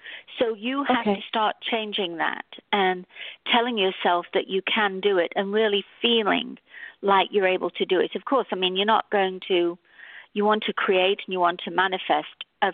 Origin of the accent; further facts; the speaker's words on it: England, United Kingdom; also born or lived in Toronto, Canada; I'm from England originally.